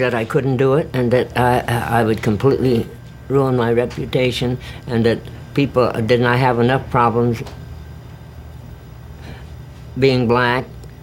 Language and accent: English; New Orleans, Louisiana, United States; I grew up hard in New Orleans with my mixed blood. So I was my own responsibility.